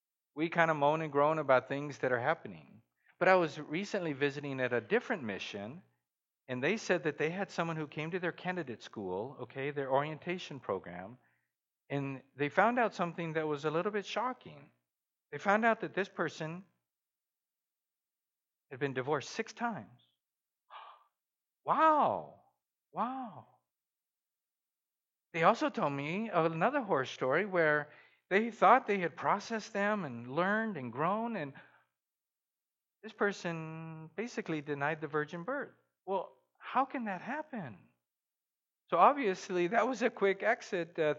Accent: Guatemala; I grew up in Guatemala, yes, and I had started driving because the standards in most third world countries aren't quite the same as here in Canada or the U.S.

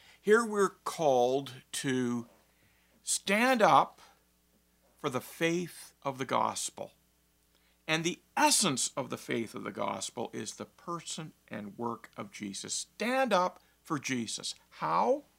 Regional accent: Canada; to stand tall and proud as a Canadian.

